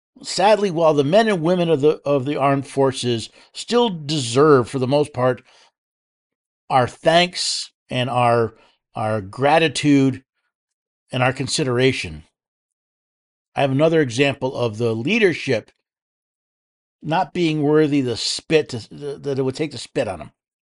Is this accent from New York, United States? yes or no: yes; New York City, New York, United States; born there; Now, I was born in New York City. I lived in upstate New York.